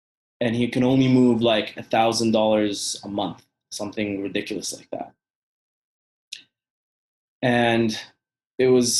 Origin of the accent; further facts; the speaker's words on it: Egypt; also born or lived in Saudi Arabia; But we, I grew up in Egypt and Saudi Arabia. So did my brother and my family.